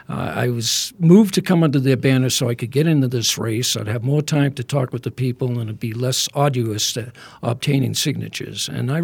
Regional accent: Lowell, Massachusetts, United States; born there; I was born in Lowell, Massachusetts, about 40 miles from Boston. I lived on the Merrimack River. I had a Huckleberry Finn existence.

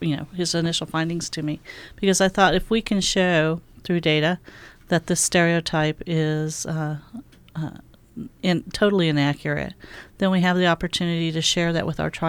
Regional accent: Oklahoma City, Oklahoma, United States; born there; So I originally, I was born in Oklahoma, mm-hmm. In the Oklahoma City area.

